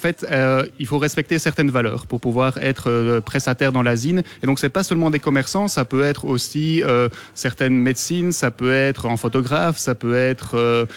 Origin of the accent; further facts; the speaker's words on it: Brussels, Brussels-Capital Region, Belgium; en tant que bruxellois, c'est quand même important.